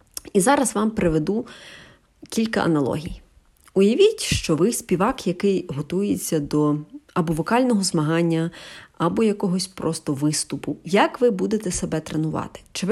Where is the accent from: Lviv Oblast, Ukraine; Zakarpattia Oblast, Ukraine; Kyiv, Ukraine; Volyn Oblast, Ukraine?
Lviv Oblast, Ukraine; Lviv; я зі Львова, мені 31